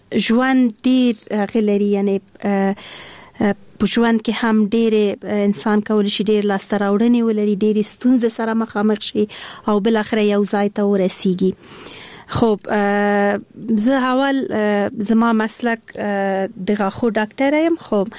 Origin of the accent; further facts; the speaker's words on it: Kabul, Afghanistan; born there; also born or lived in Khost; زه د افغانستان یم ماته هیڅ فرق نه لري خو په هر صورت باندې بیا هم یو ولایت پورې اړه نیسو زه د اصلا پلار مې د خوست مور مې د پکتیا ده او زه په خپل کابل کې زیږیدلم خو په هر صورت د خوست تل کېږم